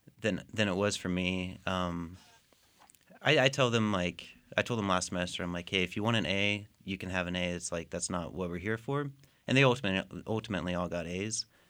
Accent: Waco, Texas, United States; moved away as an adult; also born or lived in Denton; now in Albuquerque, United States; I grew up in Waco. I was born in 1990, so I lived here for 20 years and moved to Denton, and now I live in Albuquerque.

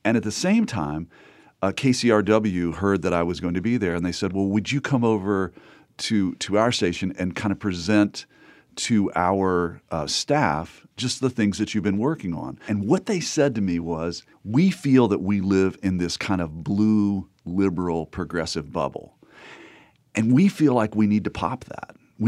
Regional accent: Charleston, West Virginia, United States; I'm from this part of West Virginia. I'm from Kanawha County. I'm from the capital.

